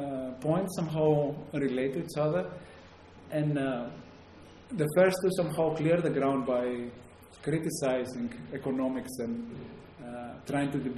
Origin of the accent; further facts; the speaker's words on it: Greece; accent: Greek; English is a second language; My accent is obviously very Greek